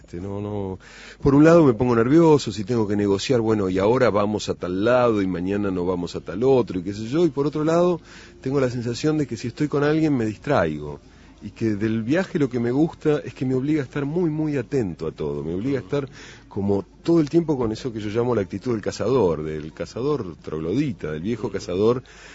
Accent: Argentina; also born or lived in France; porque ahora soy muy argentino. Digo, me encanta ir a otros lugares, pero vivo en la Argentina y no me siento partido por eso.

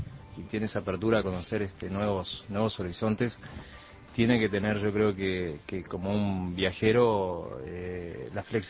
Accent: Uruguay; Pues yo creo que soy uruguayo, eso sí, me siento un uruguayo.

